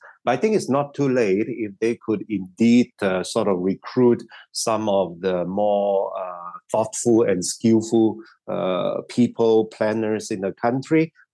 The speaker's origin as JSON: {"language": "English", "region": "Sabah", "country": "Malaysia", "tie": "born or raised there", "said": "I grew up in Sabah having all these blackouts very frequently."}